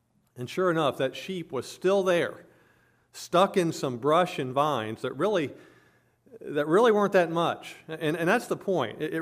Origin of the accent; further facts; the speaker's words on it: Virginia, United States; there was some pasture land behind the house I grew up in Virginia